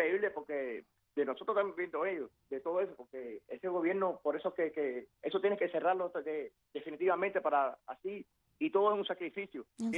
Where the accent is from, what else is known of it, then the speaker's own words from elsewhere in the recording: Havana, Cuba; now in United States; Yo soy de La Habana.